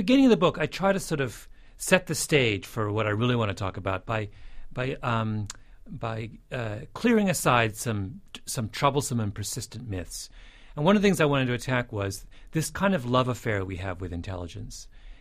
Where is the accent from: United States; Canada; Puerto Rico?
Canada; You know, understand I'm a Canadian.